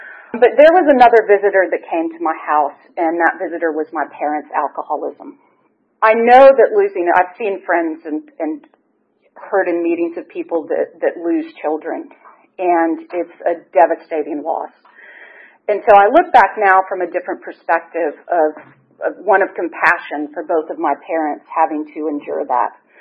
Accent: Nashville, Tennessee, United States; born there; I was born in Nashville, Tennessee.

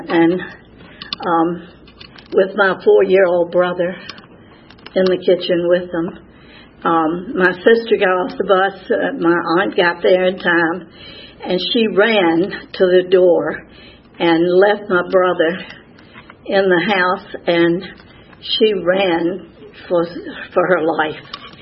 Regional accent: Newport News, Virginia, United States; I grew up in Newport News. My father worked in the shipyard there

